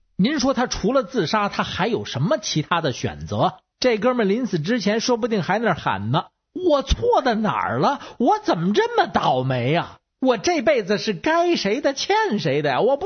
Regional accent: Beijing, China; 各位听众好，我是北京的

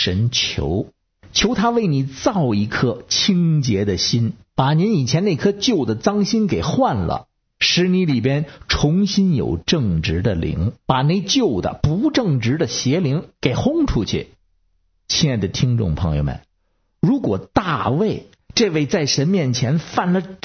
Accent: Beijing, China; 我是北京的

